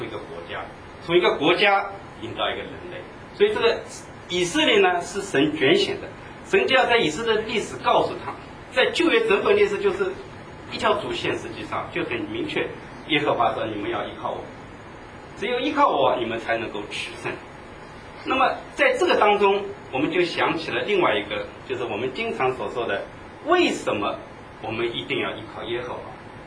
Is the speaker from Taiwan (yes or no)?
no; China; 我们中国人就说像一个逃荒一样的，对不对？